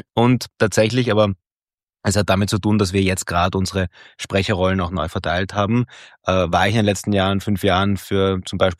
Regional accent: Innsbruck, Tyrol, Austria; Ich bin Innsbrucker, also in Tirol aufgewachsen.

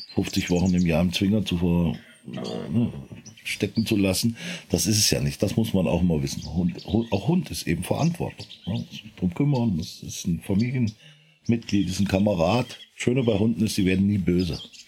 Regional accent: Hesse, Germany; Wir haben leider bei uns in Nordhessen nicht mehr die großen Niederwildstrecken wie früher

